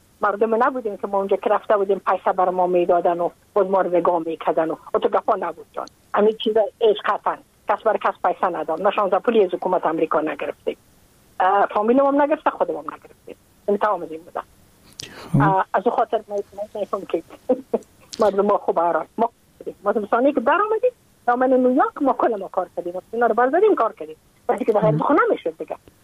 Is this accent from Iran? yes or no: no; Afghanistan; moved away as an adult; now in United States; ما که از افغانستان بقا آمدم بله. ما اون سال بودم 28 ساله